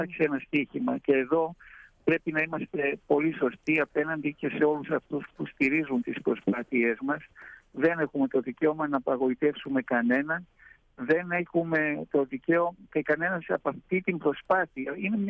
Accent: Kuzguncuk, Istanbul, Turkey; Είμαι κουσκουντζουκιανός, γεννήθηκα στο Βόσπορο, στο Κουσκουντζούκι, στην κοινότητα του Αγίου Παντελεήμονος. Πήγα στο δημοτικό σχολείο του Τσενγκέρκιο

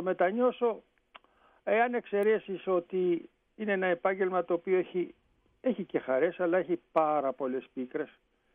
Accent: Athens, Attica, Greece; born there; Εγώ είμαι γεννημένος στην Αθήνα, με καταγωγή από τον πατέρα μου από τη Ρούμελη, καμία σχέση με τη θάλασσα

